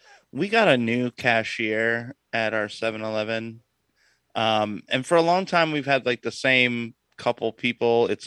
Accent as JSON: {"language": "English", "region": "Florida", "country": "United States", "tie": "born or raised there", "said": "Well, one, I grew up in Brevard County around a bunch of pill heads and crackheads."}